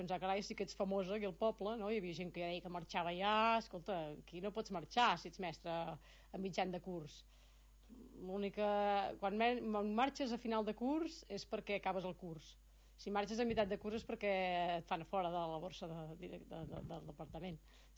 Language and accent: Catalan; Catalonia, Spain; L'enyoraré molt, perquè jo vinc del Ripollès, enyoro també les muntanyes, m'encanten les muntanyes i el meu poble del Ripollès.